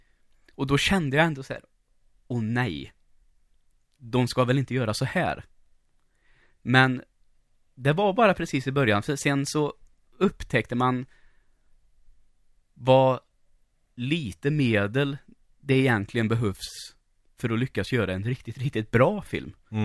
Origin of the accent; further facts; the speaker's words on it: Lidköping, Västra Götaland County, Sweden; för jag kommer från Lidköping, nära Kinnekulle.